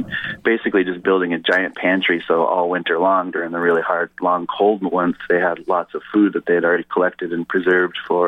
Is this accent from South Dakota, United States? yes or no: yes; Pine Ridge Reservation, South Dakota, United States; Okay, Pine Ridge Reservation, it's in southwestern South Dakota, the third largest reservation in the United States. I grew up on my grandfather's ranch land, so we had a lot of open space out there.